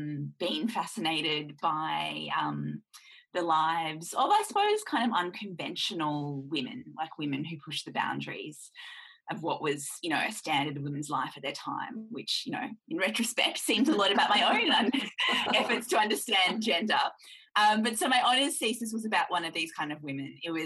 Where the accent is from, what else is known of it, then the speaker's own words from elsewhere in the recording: Newcastle, New South Wales, Australia; but he grew up in Melbourne and I grew up in Newcastle.